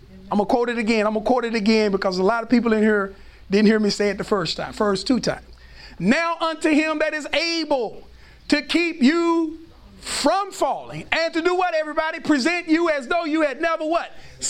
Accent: Dallas, Texas, United States; Now, I didn't grow up in the same projects that he grew up in, but I'm from Oak Cliff. Okay? I'm from the hood side of Oak Cliff.

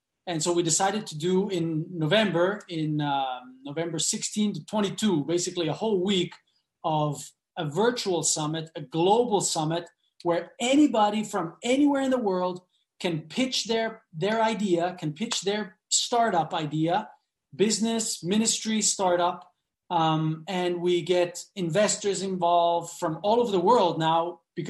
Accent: Switzerland; when I was 19 years old, I grew up in Switzerland, and I just dropped out of college to go and work as a missionary in the mission field in Honduras.

